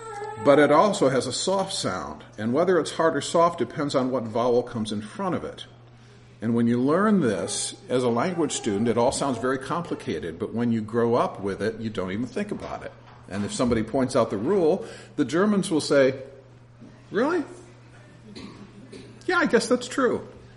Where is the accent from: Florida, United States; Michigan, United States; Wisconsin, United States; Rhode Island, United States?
Michigan, United States; I was from Michigan. I hadn't spoken two sentences when the wife said, "You're from Michigan."